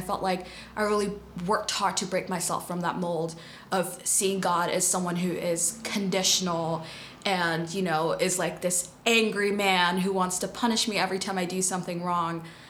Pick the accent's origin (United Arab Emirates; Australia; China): United Arab Emirates; Dubai; also born or lived in United States; now in Edinburgh, United Kingdom; I was born and raised in Dubai and I lived in the US for a few years.